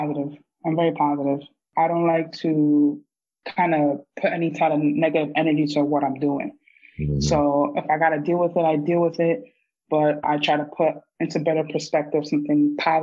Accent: New Jersey, United States; I'm from Jersey.

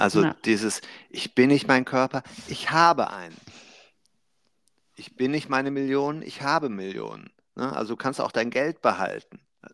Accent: Germany; Ich bin halt Deutscher.

